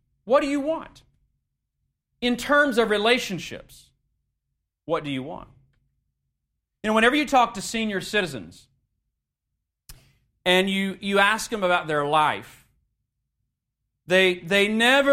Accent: Texas, United States; I'm from Texas, so this kind of goes with the territory.

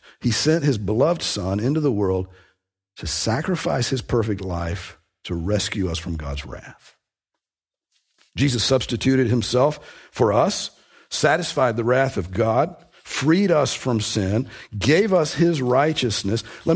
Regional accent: Georgia, United States; also born or lived in Texas; When I lived in Texas, I got a whole new perspective on the value of shade. I'm from Georgia, and it's hot enough in Georgia, but it's a lot hotter in Texas, and there's a lot less shade.

